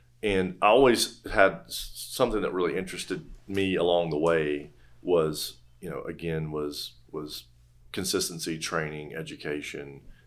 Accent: Houston, Texas, United States; I had an interest in the 100 Club growing up in Houston.

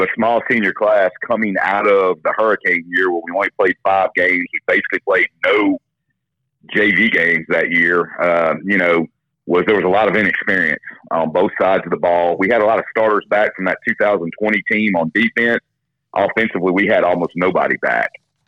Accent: Pineville, Louisiana, United States; Well, I'm from Pineville, but she's from South Louisiana.

